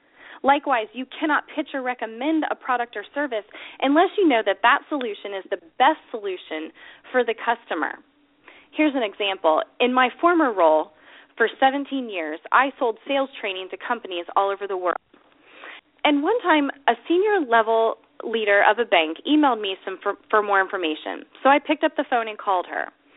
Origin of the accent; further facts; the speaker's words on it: Ohio, United States; So, for example, I'm from Ohio.